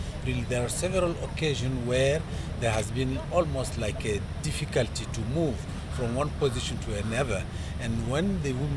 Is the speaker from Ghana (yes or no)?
no; Mali; I come from Mali, West Africa, and I have seen there that the moment women together, unified, they come with one voice